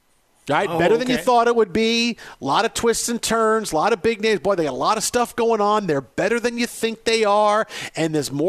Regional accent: Grand Rapids, Michigan, United States; I meant the 616 means that's where I'm from. Yes, I'm from Grand Rapids.

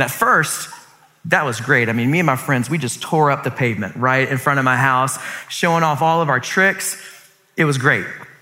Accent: Columbia, South Carolina, United States; I grew up in Columbia, South Carolina. Go Gamecocks.

